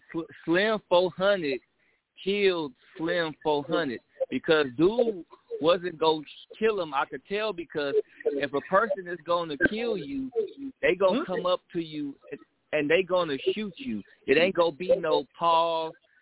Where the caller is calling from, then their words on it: Kansas City, Missouri, United States; I'm calling from Kansas City, Missouri.